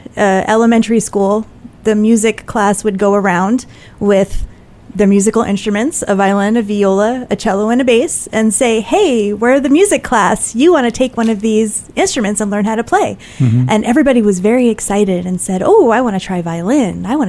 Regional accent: Tempe, Arizona, United States; also born or lived in Staten Island; So I was born in New York, Staten Island.

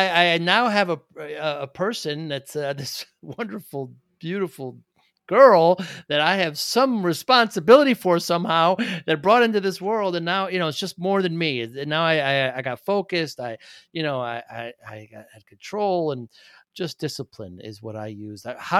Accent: Connecticut, United States; I'm from Connecticut, right? UConn is, you know, one of the great legacies

